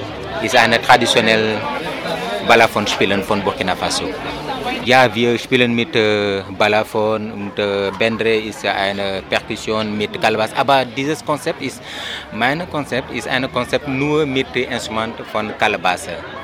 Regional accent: Senegal; German is a second language; Ich komme aus dem Senegal

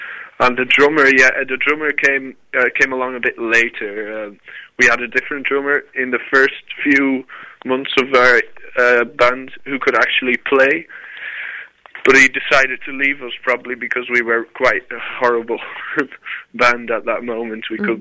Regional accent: Rotterdam, South Holland, Netherlands; It's kind of like when we're from Rotterdam in Holland

